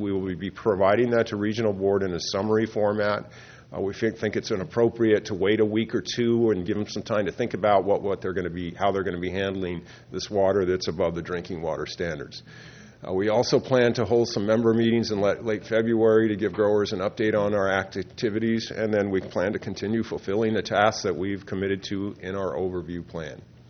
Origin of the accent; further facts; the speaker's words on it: California, United States; I know I come from the Central Valley and are somewhat familiar with our program.